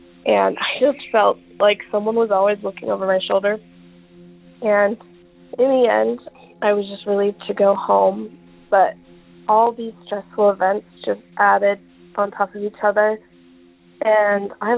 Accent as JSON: {"language": "English", "region": "Utah", "country": "United States", "said": "And I'm originally from Utah, so I was in Utah at the time."}